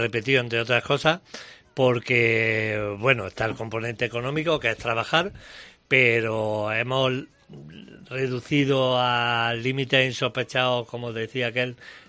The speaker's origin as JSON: {"language": "Spanish", "town": "Jaén", "region": "Andalusia", "country": "Spain", "said": "el conocer a la gente y conocer mi tierra, que ha sido la excusa para conocer sitios preciosos que desconocía que estaban aquí en Jaén."}